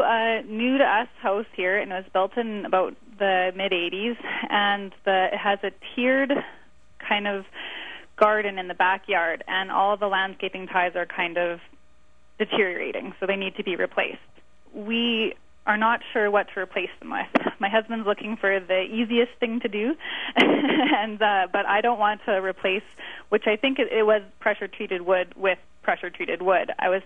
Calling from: Regina, Saskatchewan, Canada; I'm from Regina, Saskatchewan, Canada.

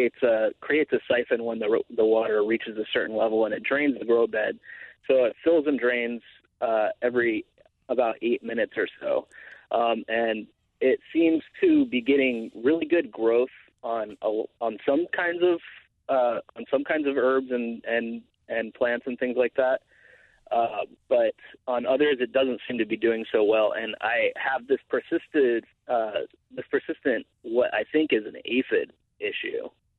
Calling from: Portland, Oregon, United States; Not bad. I'm calling you from Portland, Oregon.

